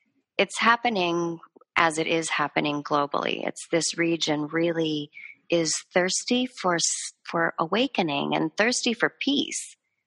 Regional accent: Los Angeles, California, United States; because I come from Los Angeles, which is a beautiful, beautiful learning ground.

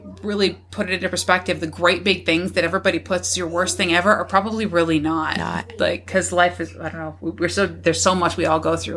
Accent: Akeley, Pennsylvania, United States; Hold my beard and watch this. I'm from Akeley, Pennsylvania.

